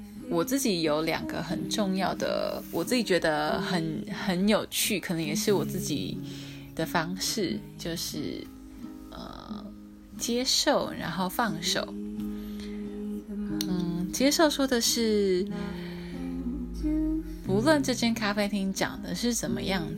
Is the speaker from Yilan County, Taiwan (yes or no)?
yes; Yilan County, Taiwan; now in Taipei, Taiwan; 因为那个时候我刚从宜兰来到台北